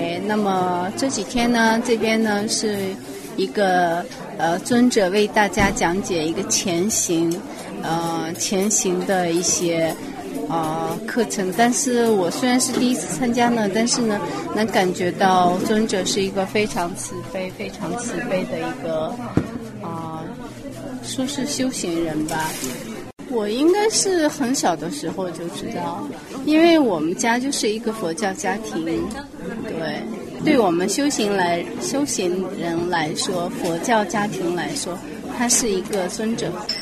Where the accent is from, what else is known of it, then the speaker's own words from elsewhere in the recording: Switzerland; 我来自瑞士，